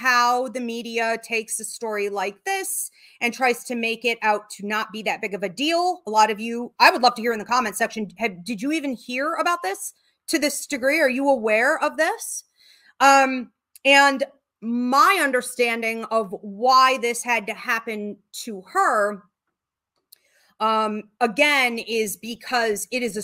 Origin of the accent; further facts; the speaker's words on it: New York, United States; I grew up often in New York State, okay, especially when I was younger.